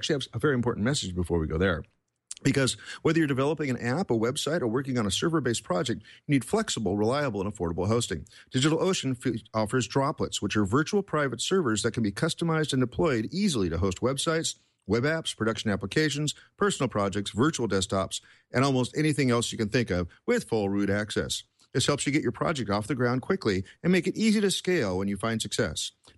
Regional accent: Portland, Oregon, United States; the biggest change this year, as far as I'm concerned, is you're not in my hometown.

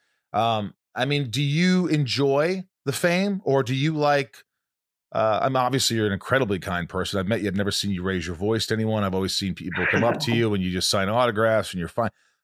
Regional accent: Indiana, United States; Why does it always go back to that accent? I grew up in Indiana

